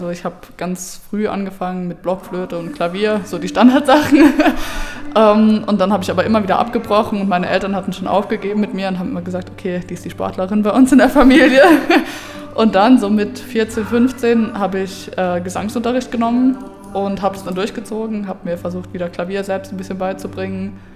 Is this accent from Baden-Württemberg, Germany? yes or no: yes; Mannheim, Baden-Württemberg, Germany; Wir sind beide aus Mannheim.